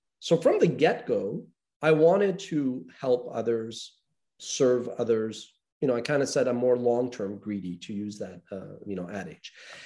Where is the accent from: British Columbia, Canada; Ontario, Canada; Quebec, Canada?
Quebec, Canada; Montreal; growing up in North America, I'm from Montreal, Canada